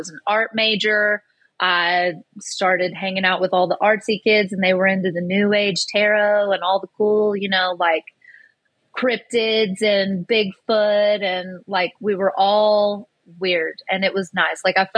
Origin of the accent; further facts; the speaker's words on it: Texas, United States; So I grew up in the South. I'm from Texas. My family came down from the Appalachians.